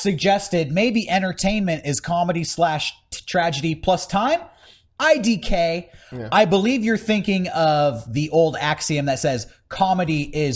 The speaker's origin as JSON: {"language": "English", "country": "United States", "said": "You know, it feels weird for me as an American."}